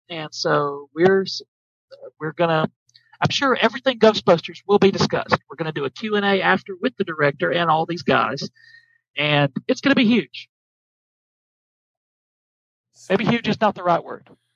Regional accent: Alabama, United States; from Georgia and from my home state of Alabama

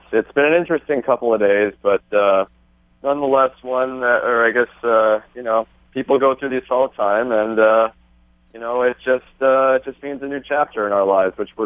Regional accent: New York City, New York, United States; and growing up in New York City, even went to Game 7 of the 94 Cup Finals

